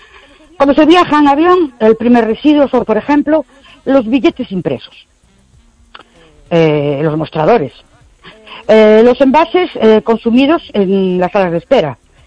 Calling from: Ourense, Galicia, Spain; de Orense.

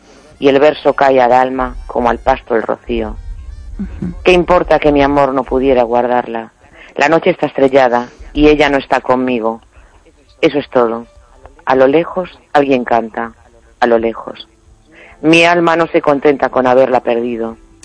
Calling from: A Coruña, Galicia, Spain; de La Coruña.

